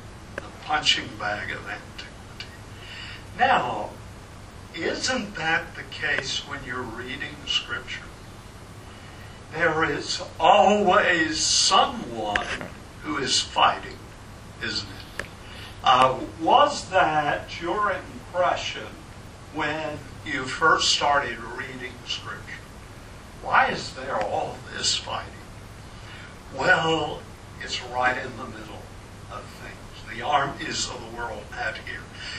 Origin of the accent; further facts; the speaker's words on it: Natchez, Mississippi, United States; I grew up in Natchez, right on the Mississippi. I know rivers, right?